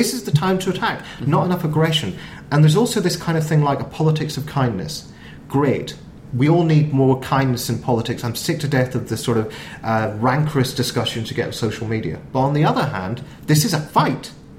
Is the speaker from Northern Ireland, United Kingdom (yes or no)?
yes; Northern Ireland, United Kingdom; I am Northern Irish. But I should explain, I'm a self-hating proddy.